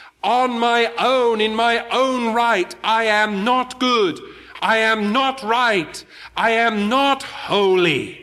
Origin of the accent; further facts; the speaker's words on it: Birmingham, West Midlands, United Kingdom; But I'm very glad. I come from Birmingham. You see, that's how they talk in that funny part of the world.